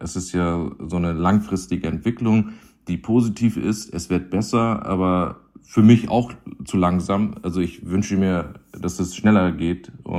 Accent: Hamburg, Germany; born there; bin in Hamburg geboren

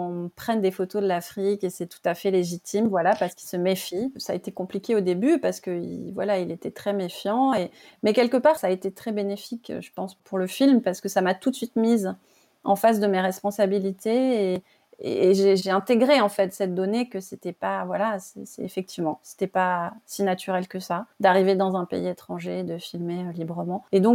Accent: France; Je suis rentrée chez moi en France

